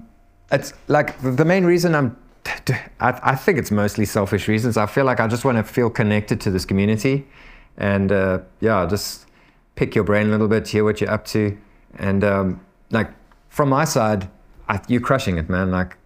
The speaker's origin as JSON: {"language": "English", "country": "South Africa", "said": "I mean, I'm South African"}